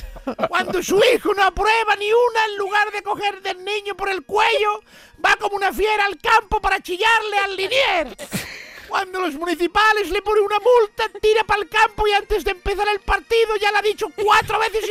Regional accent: Ferrol, Galicia, Spain; Era de mi tierra, vivía 3 calles más abajo, era una manzana más abajo que la mía.

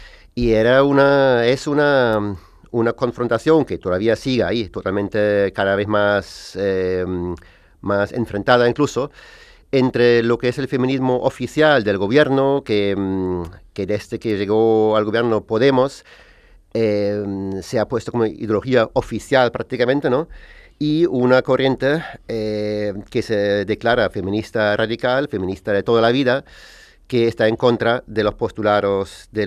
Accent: Morocco; moved away as an adult; also born or lived in Almería; now in Cádiz, Spain; Pues se come porque yo me crié en Marruecos y a los 20 años más o menos llegué a Andalucía y llegué a Cádiz.

